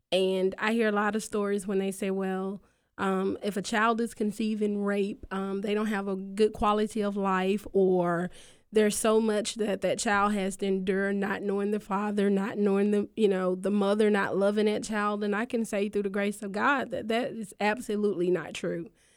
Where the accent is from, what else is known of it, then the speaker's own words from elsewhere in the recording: Tupelo, Mississippi, United States; I'm from Tupelo, Mississippi.